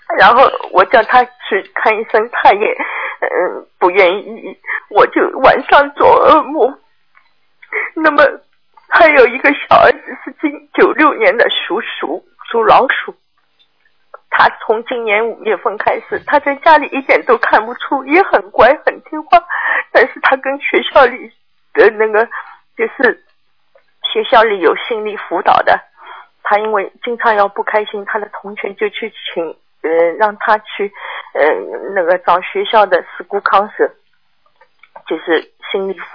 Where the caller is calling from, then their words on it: Melbourne, Victoria, Australia; 我是墨尔本的。